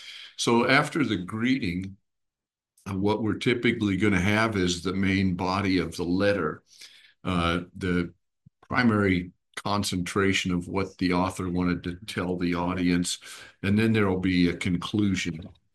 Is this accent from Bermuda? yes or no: no; Leadville, Colorado, United States; all of my Mexican friends growing up in Leadville